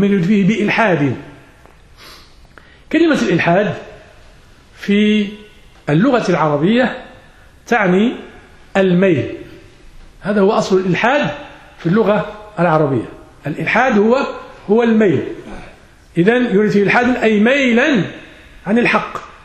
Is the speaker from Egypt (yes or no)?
no; Morocco; كما هو الجاري به العمل مثلا عندنا في المغرب